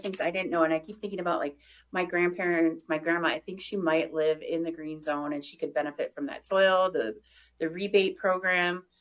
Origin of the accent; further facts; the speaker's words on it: Minneapolis, Minnesota, United States; Yeah, I grew up in South Minneapolis, so I remember biking down the streets and having those huge tree canopies